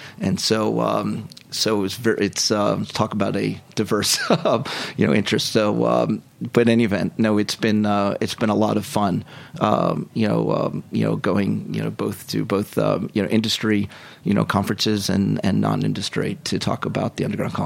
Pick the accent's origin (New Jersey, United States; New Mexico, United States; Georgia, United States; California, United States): New Jersey, United States; Haddonfield; It's also my hometown is Haddonfield, New Jersey.